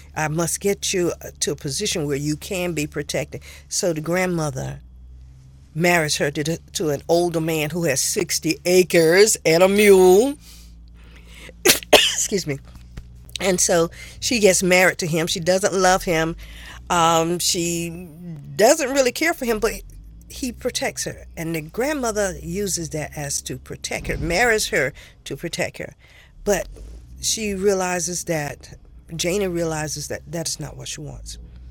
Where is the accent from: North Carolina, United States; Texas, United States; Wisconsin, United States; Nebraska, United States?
North Carolina, United States; also born or lived in Missouri; I lived in Missouri for 4 years. So I understand about dialect and how different. As a Southerner, I'm from North Carolina.